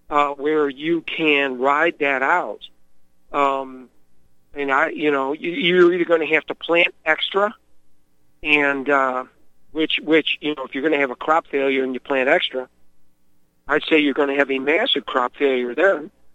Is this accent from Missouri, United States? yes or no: yes; Missouri, United States; Well, of course, I am from the St. Louis area where people tend not to help anybody.